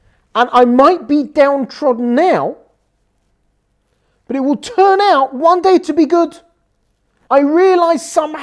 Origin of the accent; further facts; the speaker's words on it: England, United Kingdom; So if you're listening from abroad, you probably hear from my accent, this is coming from England.